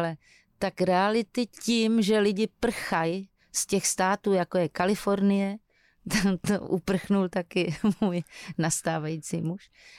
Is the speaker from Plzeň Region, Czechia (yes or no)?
no; Turnov, Liberec Region, Czechia; born there; also born or lived in Prague; mě to nevadí, že jsem se narodila v Turnově. Turnov moc neznám, tu Prahu, tam jsem žila na okraji a uprostřed díl.